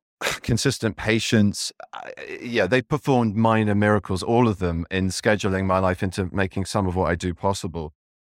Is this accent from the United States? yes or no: no; United Kingdom; I'm British, so part of me is finding this incredibly painful.